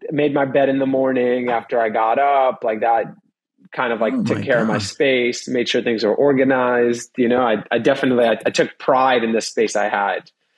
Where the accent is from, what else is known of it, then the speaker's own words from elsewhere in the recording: Queens, New York, United States; Yeah, I grew up in Queens, New York.